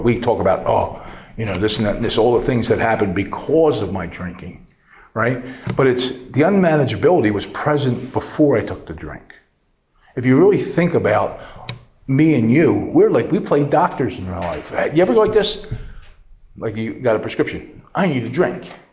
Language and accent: English; Doylestown, Pennsylvania, United States; I'm from Doylestown, so I'm not an out-of-town speaker.